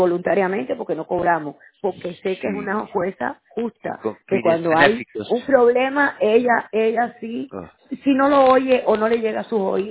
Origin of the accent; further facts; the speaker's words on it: Cuba; moved away; vine de Cuba